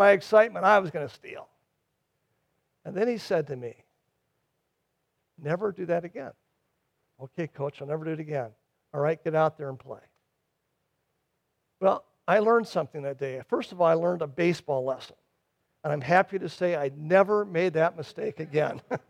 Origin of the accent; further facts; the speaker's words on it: Minnesota, United States; I grew up in Minnesota.